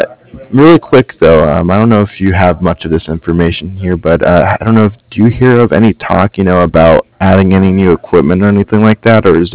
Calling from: Cardiff, Wales, United Kingdom; I'm actually calling from Cardiff. That's Cardiff.

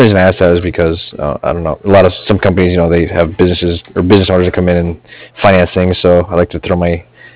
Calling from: Cardiff, Wales, United Kingdom; Cardiff. It's C-A-R-D-I-F-F

